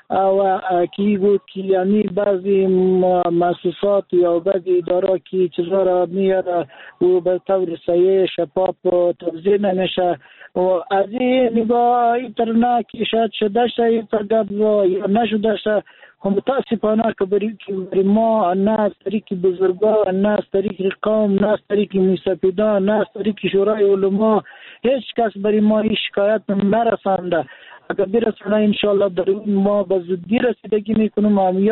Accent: Daykundi, Afghanistan

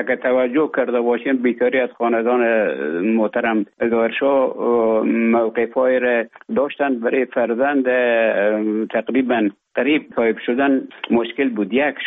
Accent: Afghanistan; moved away as an adult; also born or lived in Russia; now in Finland; تا زمانی که ببخشن طالبا آمدن من در افغانستان بودم. بعد از ای که از افغانستان طالبا آمدن به اوج گذاره ما کمک مشکل بود و آمدم به طرف های روسیه و از روسیه آمدم به ایجه بفنلاند.

